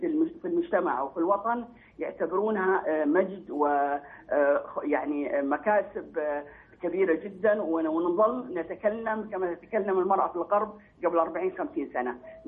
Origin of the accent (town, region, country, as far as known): Saudi Arabia